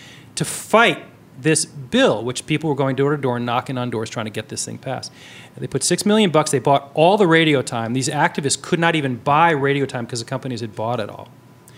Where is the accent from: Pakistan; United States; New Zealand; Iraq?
United States; New York; I grew up in New York in the 70s when lunch was two slices of Wonder Bread